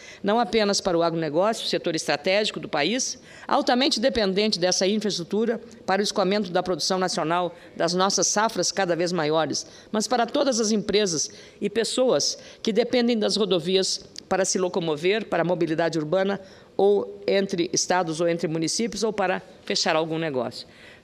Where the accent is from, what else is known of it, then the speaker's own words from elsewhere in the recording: Lagoa Vermelha, Rio Grande do Sul, Brazil; depois de longas demandas entre o distrito onde eu nasci, chamado Clemente Argolo, e o município sede Lagoa Vermelha.